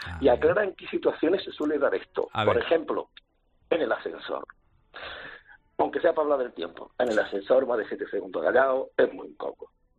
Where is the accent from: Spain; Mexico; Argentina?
Spain; Málaga, Andalusia; por qué somos los malagueños los más palanchines